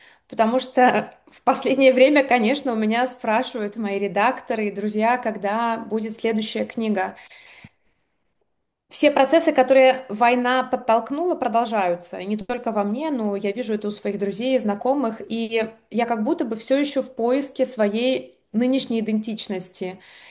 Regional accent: Ukraine; first language Russian; now in Berlin, Germany; И я, как русскоязычная украинка, сталкиваюсь с множеством проблем.

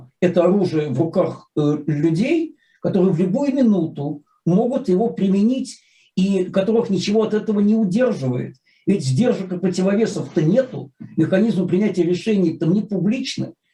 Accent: Saint Petersburg, Russia; Как истинный ленинградец, я болел за Людмилу Белоусову и Олега Протопопова.

